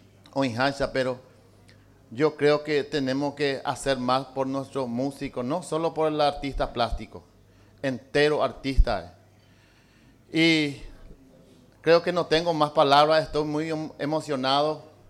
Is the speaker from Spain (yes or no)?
no; Paraguay; Lo que ya yo valora ver como paraguayo, ya me veo yo pe importancia